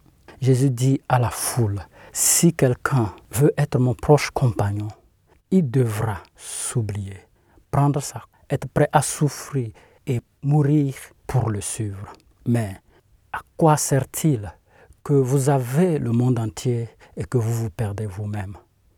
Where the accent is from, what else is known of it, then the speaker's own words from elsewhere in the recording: Togo; je suis originaire du Togo.